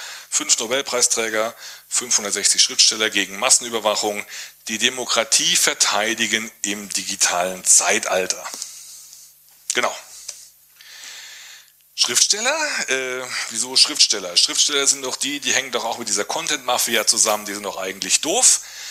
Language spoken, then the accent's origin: German; Stuttgart, Baden-Württemberg, Germany; Ich komme aus Stuttgart.